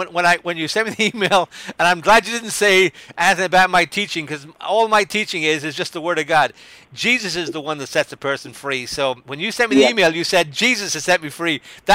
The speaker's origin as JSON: {"language": "English", "town": "Dundalk", "region": "County Louth", "country": "Ireland", "tie": "born or raised there", "also_born_or_lived": "Mayo", "lives_now": "United States", "said": "I live in the United States, but I'm originally from Ireland. I was actually born in Mayo in the West and moved to Dundalk."}